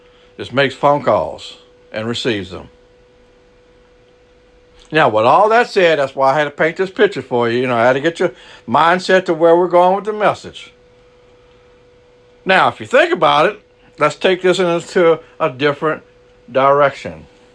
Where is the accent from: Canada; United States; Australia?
United States; Louisiana; accent: Cajun; because I know I'm an old Cajun boy. And my accent sometimes is not that great.